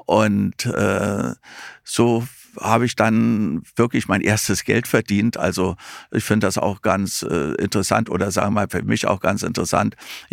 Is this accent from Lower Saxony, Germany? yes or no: no; Berlin, Germany; ich bin 1947 hier in Berlin geboren, in Berlin-Moabit geboren und liebe diese Stadt über alles